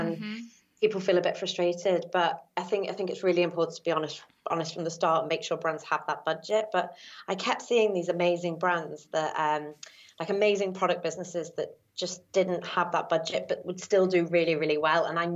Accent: Wirral, North West England, United Kingdom; accent: Scouse; I'm from the Wirral originally, near Liverpool. I had a very thick Scouse accent at this point

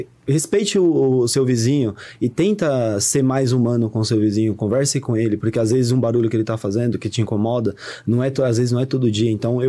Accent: Medina, Minas Gerais, Brazil; now in São Paulo, Brazil; Eu sou de Medina, mas eu tô aqui.

